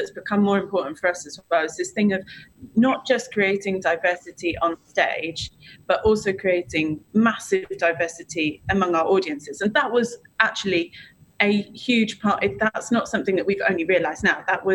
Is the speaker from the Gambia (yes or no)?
no; United Kingdom; Actually, you know, we're British, but that's large and in charge in, you know, cultural identity.